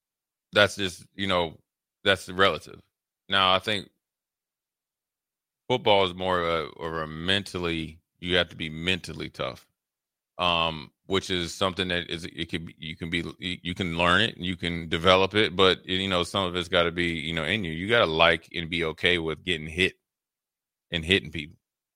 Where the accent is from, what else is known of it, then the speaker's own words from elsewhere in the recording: Washington, District of Columbia, United States; No, we played in my hometown, Washington Redskins at the time.